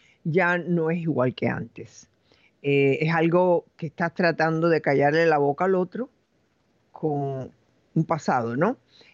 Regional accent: Galicia, Spain; Y yo lo sé porque soy gallega.

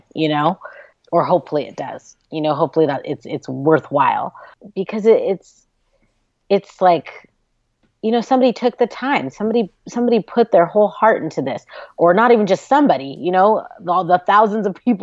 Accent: California, United States; I live in California and have been born and raised there by other people who were born and raised in California.

